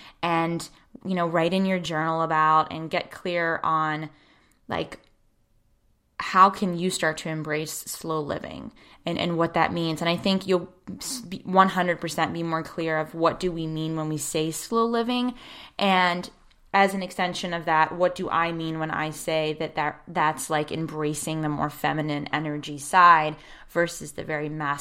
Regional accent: Pittsburgh, Pennsylvania, United States; if you, in fact, are from my hometown of Pittsburgh

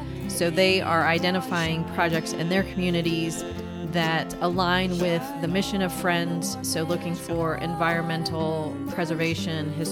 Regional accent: Texas, United States; moved away as an adult; also born or lived in Midwest; I grew up in South Texas and lived most of my adult life in the Midwest, so I never had experience with mountains.

